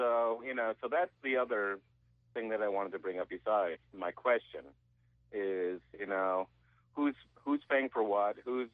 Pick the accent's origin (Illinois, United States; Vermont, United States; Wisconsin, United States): Vermont, United States; Hi, Ray. I grew up in Vermont.